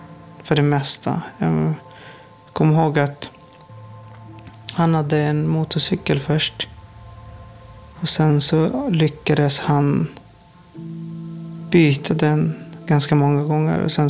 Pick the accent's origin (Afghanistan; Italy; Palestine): Afghanistan; now in Sweden; När jag blundar och tänker liksom, då ser jag byn där vi växte upp.